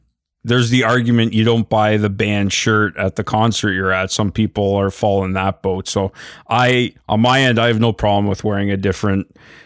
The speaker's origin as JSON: {"language": "English", "country": "Canada", "said": "Obviously for us being Canadian"}